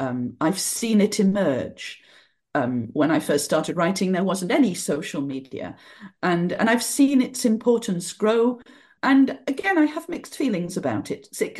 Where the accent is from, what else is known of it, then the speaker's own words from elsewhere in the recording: Barnsley, Yorkshire and the Humber, United Kingdom; certainly growing up in Barnsley, I was considered very foreign indeed.